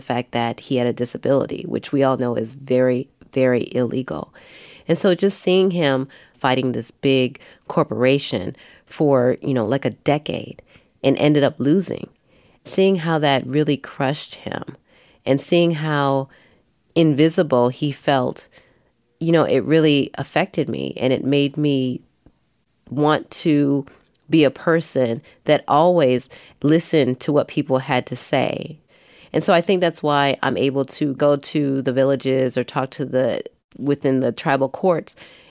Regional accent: Milwaukee, Wisconsin, United States; I grew up in Milwaukee. I grew up in the projects. My mother is Korean. My father is Black.

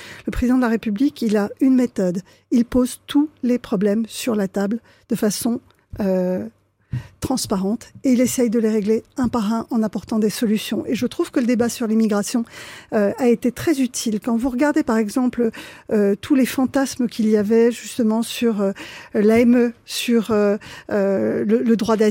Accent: Paris, Île-de-France, France; Je suis contre les parachutages et étant parisienne, étant née à Paris, vivant à Paris, ouais.

